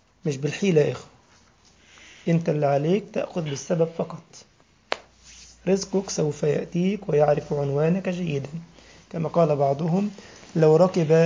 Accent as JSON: {"language": "Arabic", "country": "Egypt", "said": "إن أنا كنت بخطب الجمعة في جمعية عندنا في مصر اسمها جمعية المحافظة على القرآن الكريم"}